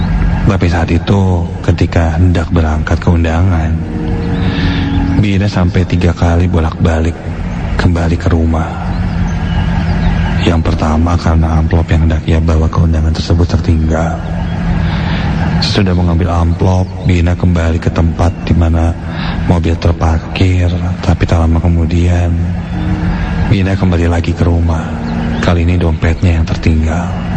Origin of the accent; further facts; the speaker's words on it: Bandung, West Java, Indonesia; born there; jadi aku lahir di Bandung. Ketika berumur 3 bulan, orang tuaku harus pindah